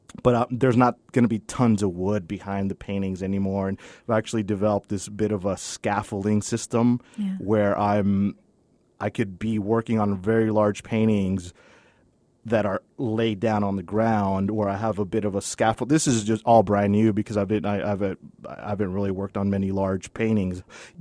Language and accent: English; El Paso, Texas, United States; I kind of feel like this is where I'm from. I'm from El Paso